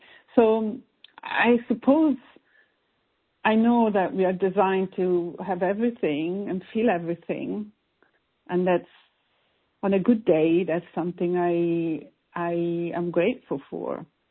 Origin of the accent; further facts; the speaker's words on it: London, United Kingdom; I'm from London. London.